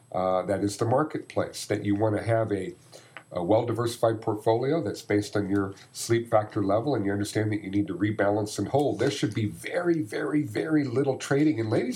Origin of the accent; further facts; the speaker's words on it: United States; It's our God-given right as an American.